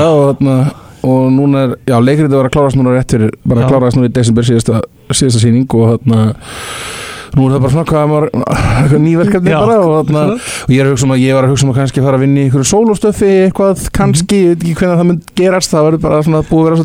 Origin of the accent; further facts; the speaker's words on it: Keflavík, Southern Peninsula, Iceland; Ég er úr Keflavík, já Jú